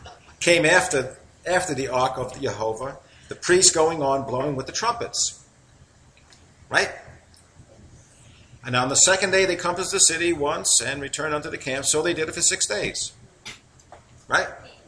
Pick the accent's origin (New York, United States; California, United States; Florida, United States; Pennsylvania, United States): New York, United States; accent: New York; It's hard to say it with my New York accent.